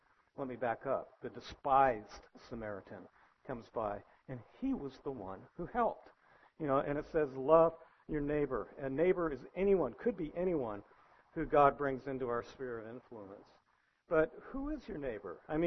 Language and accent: English; California, United States; I came from the San Francisco Bay Area, okay? It was you had quite a contrast in different races and nationalities that were there, and I came up here